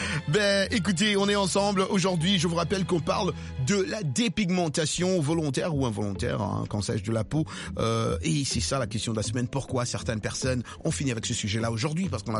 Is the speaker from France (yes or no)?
no; N'Djamena, Chad; si ici chez nous, au Tchad, en N'Djamena plus précis, si on a une femme qui ne sait... qui ne blanchit pas sa peau, cette femme-là ne sera pas du tout appréciée par ses hommes.